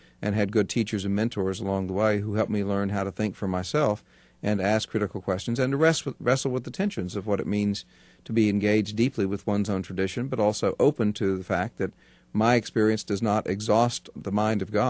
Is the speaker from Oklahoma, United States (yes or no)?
yes; Tulsa, Oklahoma, United States; born there